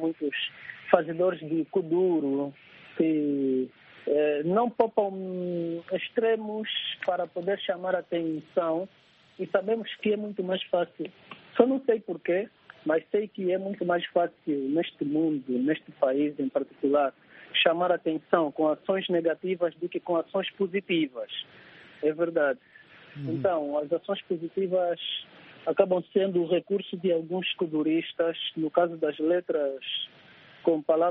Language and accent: Portuguese; Malanje, Angola; entretanto, eu sou de Malanje. Mas verdadeiramente somos todos angolanos.